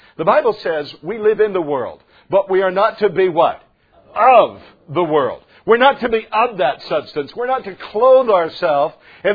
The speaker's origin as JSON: {"language": "English", "country": "United States", "said": "Now, thank God we have the rights as Americans. I love being an American. Proud to be an American, you know?"}